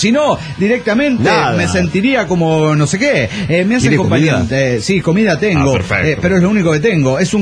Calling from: Denver, United States; de Denver, Washington.

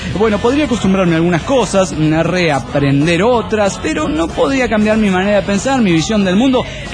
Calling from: Santander, Cantabria, Spain; de Santander, España.

